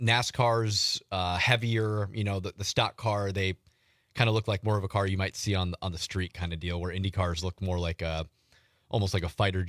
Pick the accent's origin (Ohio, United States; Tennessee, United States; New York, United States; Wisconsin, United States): Wisconsin, United States; And yeah, man, we're from Wisconsin.